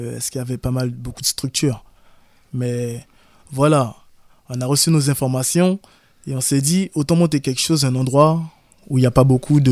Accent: Normandy, France; also born or lived in French Guiana; Alors, moi je viens à la base des Guyanes, c'est né en Guyane. Puis, côté professionnel et tout, on va dire, j'ai grandi dans le Calvados.

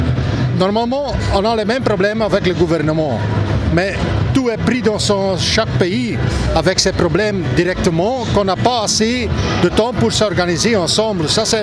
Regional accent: Belgium; je pense que dans le futur, on a septembre et octobre pour commencer chez nous en Belgique

